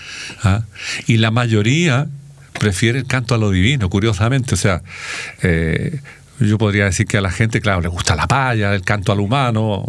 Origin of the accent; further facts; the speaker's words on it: Codegua, O'Higgins, Chile; yo soy de Codegua